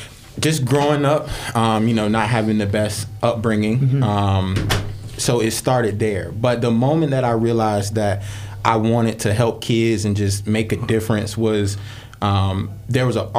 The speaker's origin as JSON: {"language": "English", "town": "St. Petersburg", "region": "Florida", "country": "United States", "tie": "born or raised there", "said": "I'm born and raised in St. Pete."}